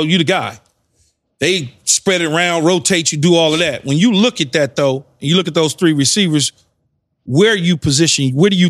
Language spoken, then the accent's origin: English; Los Angeles, California, United States; Man, I'm from South Central Los Angeles.